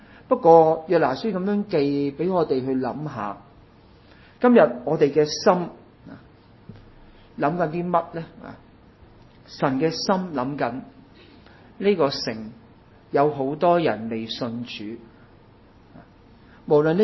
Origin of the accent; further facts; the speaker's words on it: China; 神爱世上每一个民族国家的人，神爱我们中国人，都爱日本人，都爱其他国家的人。